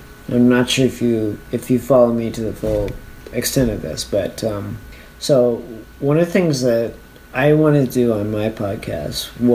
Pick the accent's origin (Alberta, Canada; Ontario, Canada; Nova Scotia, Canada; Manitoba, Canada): Alberta, Canada; Calgary; So Jasper is a small town in Alberta on the British Columbia border. And on the way to Jasper, it's a 5-hour drive from Calgary to Jasper, which is what I was describing.